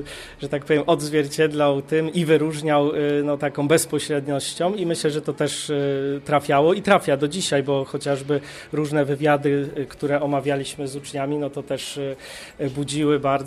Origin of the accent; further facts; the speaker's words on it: Wągrowiec, Greater Poland Voivodeship, Poland; pochodzę z parafii, w której ksiądz proboszcz też założył hospicjum, Wągrowiec, parafia świętego Wojciecha.